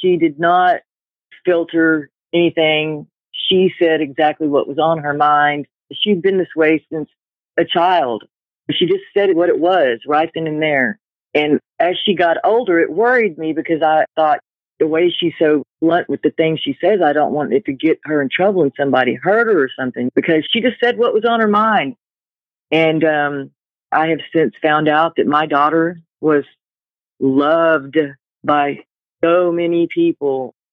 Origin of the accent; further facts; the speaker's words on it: Houston, Texas, United States; In Humble. I grew up in Houston and the Humble area.